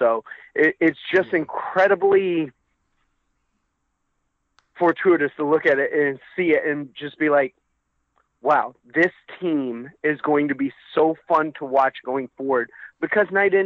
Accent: Houston, Texas, United States; I'm from Houston. I'm a Rockets fan. I've grown up with all my Houston sports allegiances, the Rockets, the Texans, the Astros.

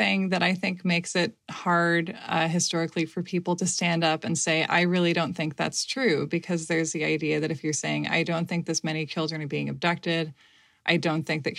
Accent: United States; But I have only experienced being an American.

